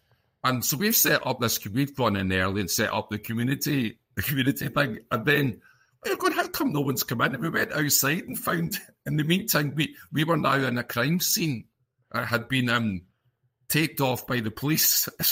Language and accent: English; Glasgow, Scotland, United Kingdom; I've been born and raised in Glasgow, but I'm from the south side